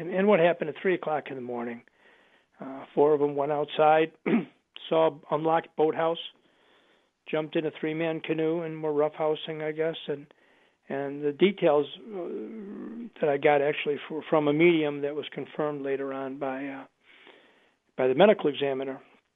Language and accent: English; Buffalo, New York, United States; I grew up in Buffalo, so we're Buffalo Bills fans.